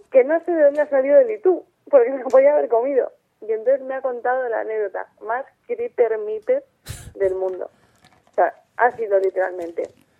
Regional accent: Tehran, Tehran Province, Iran; Spanish is a second language; Yo soy de Teherán. Teherán está en Irán.

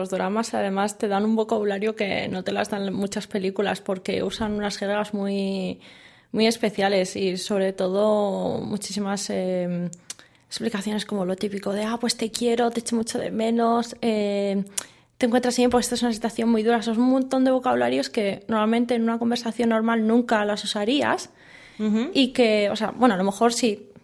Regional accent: Spain; yo soy española, mi pareja es española y yo me comporto como una española.

